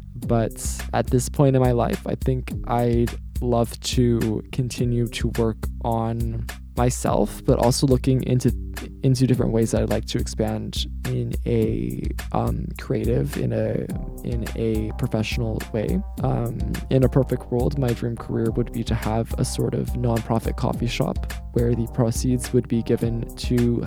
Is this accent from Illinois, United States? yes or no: no; Los Angeles, California, United States; Yeah, so I'm from Los Angeles, specifically from the Pomona Valley, which is the far east side of the county.